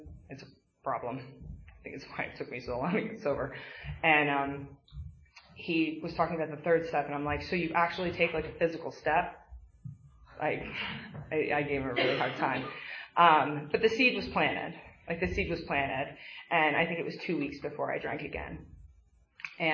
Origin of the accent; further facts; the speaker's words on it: Westchester, New York, United States; I'm from Westchester. I'm smart. My hair's done. And I'm not like you. And then I moved up to a little land called Levittown.